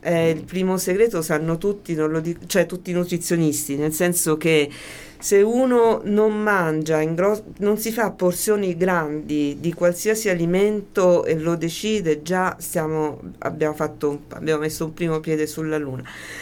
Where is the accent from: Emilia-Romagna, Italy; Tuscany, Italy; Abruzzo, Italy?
Abruzzo, Italy; Io, per esempio, sono abruzzese, da noi è all'ordine del giorno.